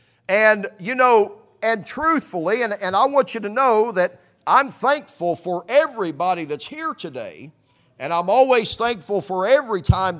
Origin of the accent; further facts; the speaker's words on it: Indiana, United States; now in Kentucky, United States; I haven't been in Kentucky very long, just a few months. Maybe it's the same way here. But where I was raised in Indiana, you would see people that would come to church once and maybe twice a year.